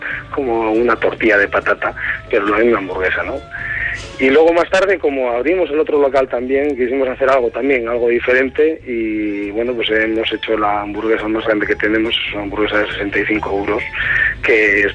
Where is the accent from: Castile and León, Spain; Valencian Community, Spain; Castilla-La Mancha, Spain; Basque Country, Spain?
Basque Country, Spain; Bilbao; en principio somos de casa, somos de Bilbao todos